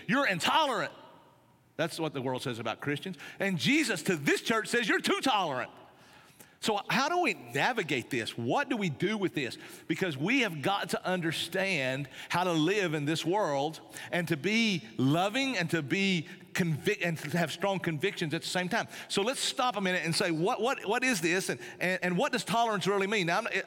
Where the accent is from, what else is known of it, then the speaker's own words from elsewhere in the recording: Tennessee, United States; But anyway, I'm from East Tennessee. That's why I've got to do this.